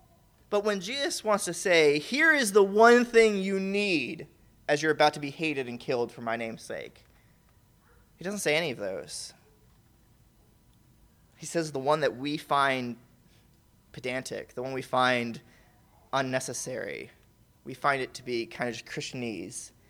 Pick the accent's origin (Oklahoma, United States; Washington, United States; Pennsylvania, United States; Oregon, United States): Pennsylvania, United States; Scranton; I'm not from the South, I gotta stop saying that. It's not true, I'm from Scranton, but I've lived in the South for the last 8 years